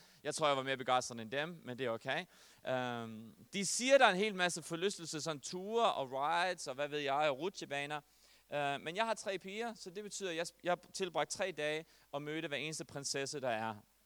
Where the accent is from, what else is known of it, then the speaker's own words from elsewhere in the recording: Herning, Central Denmark Region, Denmark; jeg er fra Herning. Hvilket jeg godt sidder at komme fra.